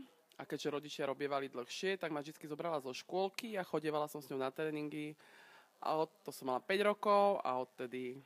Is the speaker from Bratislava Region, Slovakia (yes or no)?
yes; Bratislava, Bratislava Region, Slovakia; Viem, že ja som z Bratislavy, ani sme neboli na námestí.